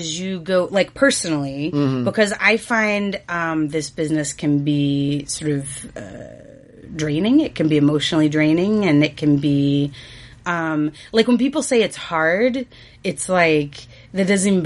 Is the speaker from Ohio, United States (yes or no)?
no; Grand Prairie, Texas, United States; I just visited my dad, and I'm from Grand Prairie, Texas. So I just visited him. And, you know, you start, like, go home to the small town